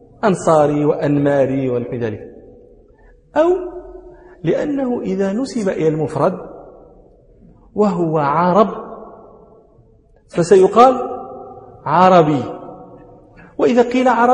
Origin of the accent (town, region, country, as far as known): Morocco